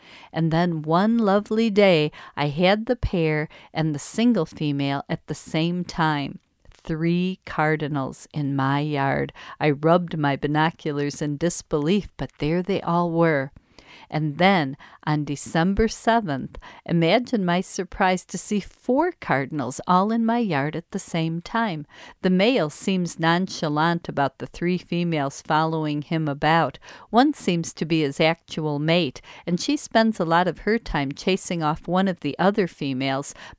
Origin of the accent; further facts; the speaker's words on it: Chicago, Illinois, United States; I learned how to whistle by imitating it when I was 5 or 6 years old, growing up in Chicago.